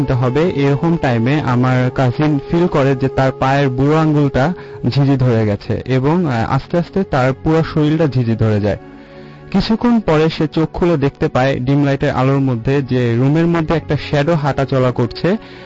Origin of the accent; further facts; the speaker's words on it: Mirpur, Dhaka Division, Bangladesh; মিরপুর থেকে এসেছি।